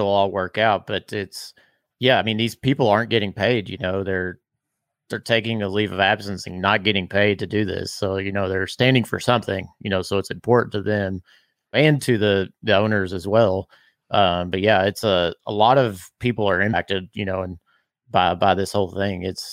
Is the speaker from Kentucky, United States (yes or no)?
yes; Bardstown, Kentucky, United States; as you all know, I'm from Bardstown, so I have a lot of people that have been impacted.